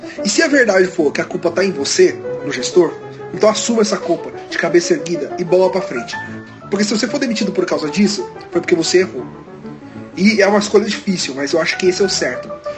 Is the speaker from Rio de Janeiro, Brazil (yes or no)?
no; São Paulo, Brazil; eu sou aqui de São Paulo, sou estudante de Direito